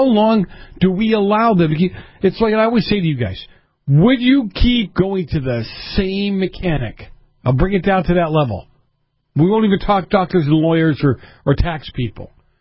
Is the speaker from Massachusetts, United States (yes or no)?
yes; Boston, Massachusetts, United States; Look, I grew up in Boston, and many of you know.